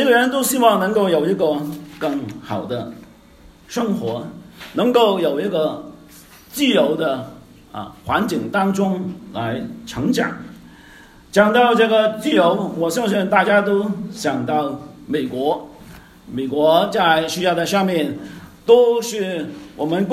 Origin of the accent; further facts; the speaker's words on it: Hong Kong; 因为我跟师母都是从香港来的，我们当中也有很多的弟兄姐妹也是从香港来的